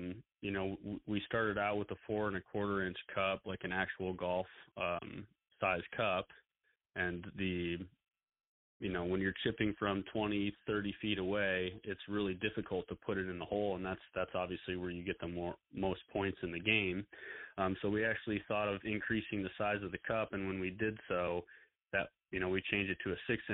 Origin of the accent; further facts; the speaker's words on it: Mason City, Iowa, United States; So I grew up in Mason City, Iowa. Used to play at a little nine-hole course